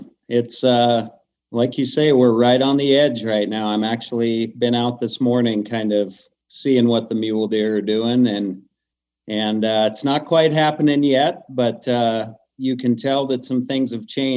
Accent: Bozeman, Montana, United States; Yeah, to give you a background to who I am, I was born and raised in Bozeman, Montana.

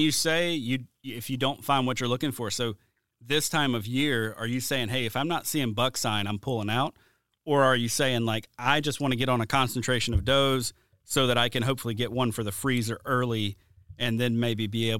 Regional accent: Mobile, Alabama, United States; I'm from Mobile, Alabama.

